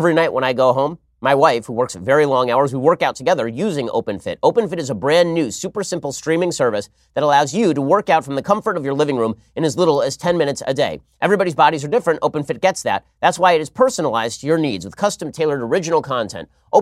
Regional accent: Minnesota, United States; given the president's visit to my home state of Minnesota on Monday.

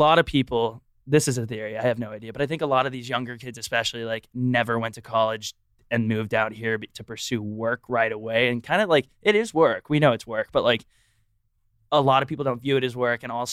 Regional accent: Texas, United States; But I'm also from Texas. So, like, that's another whole thing where it's like anxiety was never real in Texas, like in high school, especially.

